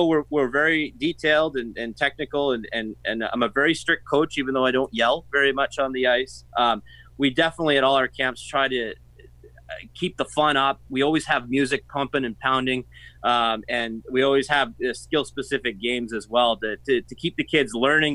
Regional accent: Canada; And, you know, being a Canadian, a lot of people go, really?

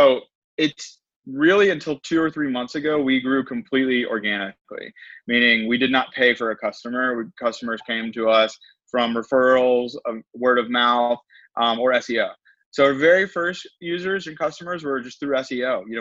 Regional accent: North Carolina, United States; moved away as an adult; now in San Francisco, United States; and I'm from North Carolina, so I didn't even know what fundraising was when I was living there. So when we moved to San Francisco to start ClickUp

